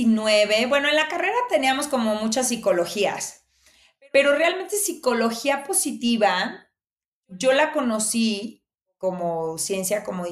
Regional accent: León, Guanajuato, Mexico; Yo crecí en León, Guanajuato, en provincia, viví allá 20 años y bueno, pues es una sociedad tradicional donde son muy religiosos

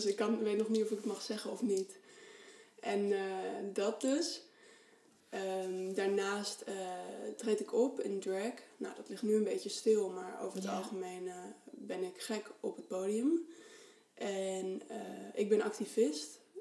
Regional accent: Bible Belt, Netherlands; Ja, ik kom uit de Bijbelbelt, weet je wel. Dus ik dacht, ik ga naar Amsterdam.

